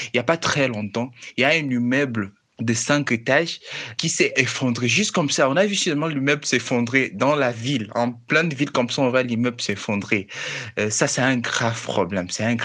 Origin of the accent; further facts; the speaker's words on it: Bukavu, South Kivu, DR Congo; je suis de Bukavu, dans la République démocratique du Congo.